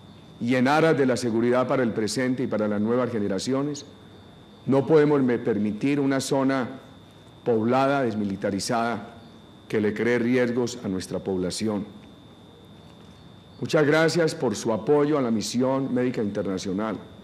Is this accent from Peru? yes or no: no; Colombia; Sentí mucha emoción como colombiano